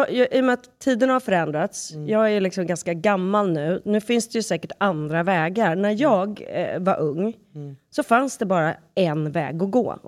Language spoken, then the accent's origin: Swedish; Sweden; born there; Men jag är född i Sverige. Men jag har liksom inte på svenskt blod i mig, om man säger så.